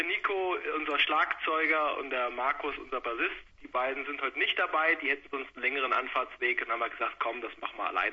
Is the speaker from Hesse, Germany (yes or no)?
yes; Hesse, Germany; Also wir kommen ja aus Hessen